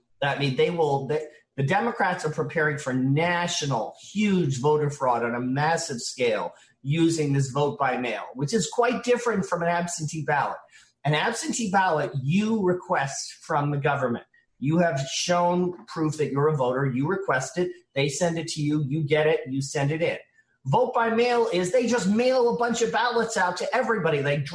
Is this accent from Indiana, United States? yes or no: no; New York, United States; Well, you know, I grew up in New York, and I remember when it was a bipartisan city and a bipartisan state.